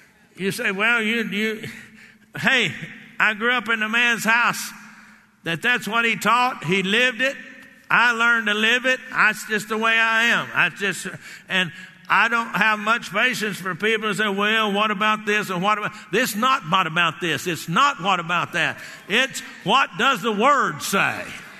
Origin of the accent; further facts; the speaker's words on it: Texas, United States; You know, I grew up down there in the Blackland in North Central Texas